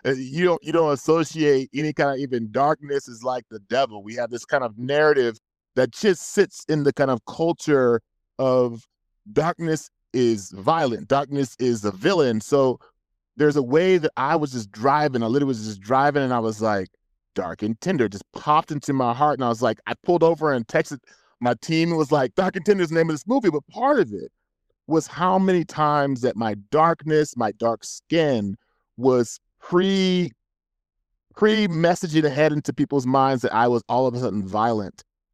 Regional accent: California, United States; I'm from California, so this is blowing my mind.

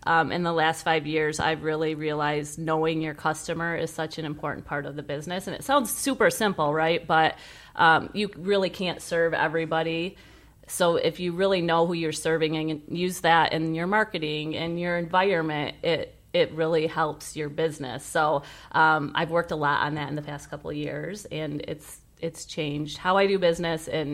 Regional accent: Greenville, Michigan, United States; I grew up in Greenville, a small town, and then I headed to college at Central Michigan University

